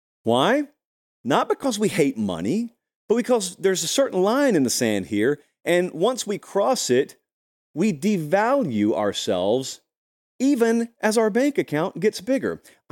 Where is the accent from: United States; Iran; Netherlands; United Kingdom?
United States; the South; I grew up in the South.